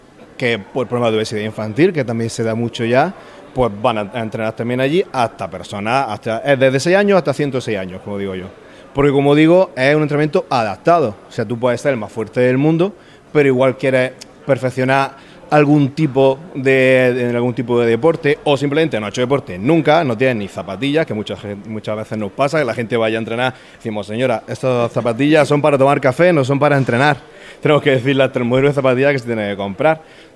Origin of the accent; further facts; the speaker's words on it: Andalusia, Spain; como buen almeriense